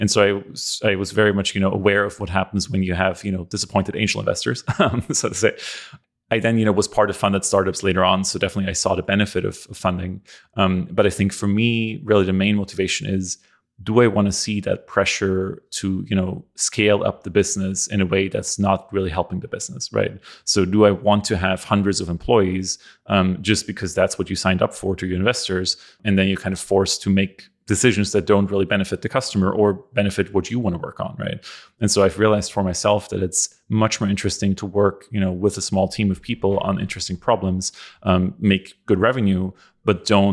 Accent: Austria; English is a second language; I'm from Europe originally, from Austria.

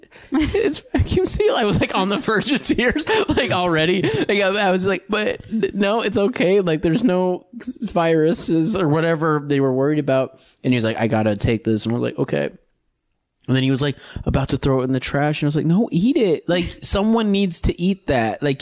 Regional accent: St. Paul, Minnesota, United States; I grew up in St. Paul, Minnesota

